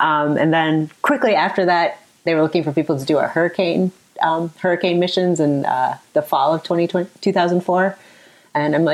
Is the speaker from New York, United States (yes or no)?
no; Chicago, Illinois, United States; I grew up in the Chicago area.